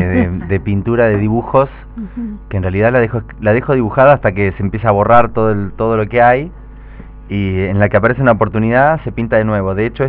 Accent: Mar del Plata, Buenos Aires Province, Argentina; now in Buenos Aires, Argentina; yo que soy de Mar del Plata, cuando me mudé a Buenos Aires a estudiar

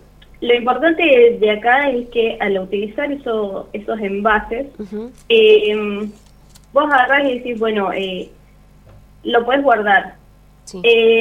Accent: Palmira, Mendoza, Argentina; Y, bueno, nosotros somos de Palmira, San Martín

